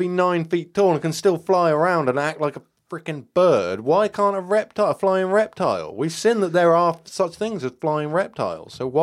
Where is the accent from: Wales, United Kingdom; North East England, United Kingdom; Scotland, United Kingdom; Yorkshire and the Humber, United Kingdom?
Wales, United Kingdom; I'm Welsh, so I'm going to give it a 9.4.